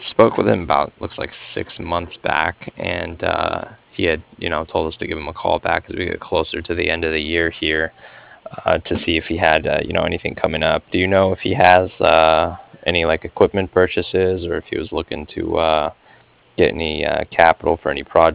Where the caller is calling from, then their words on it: Cardiff, Wales, United Kingdom; I was calling from Cardiff